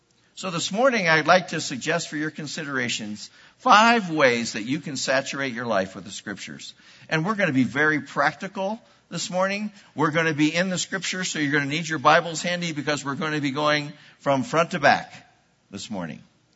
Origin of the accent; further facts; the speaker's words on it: Florida, United States; I grew up in Central Florida. And in Central Florida, where I grew up, there was orange groves everywhere.